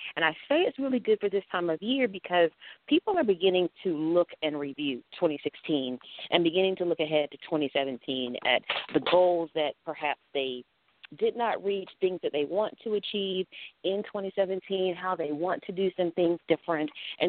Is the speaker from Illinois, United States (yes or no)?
no; North Carolina, United States; I'm originally from North Carolina, so you definitely get that perspective.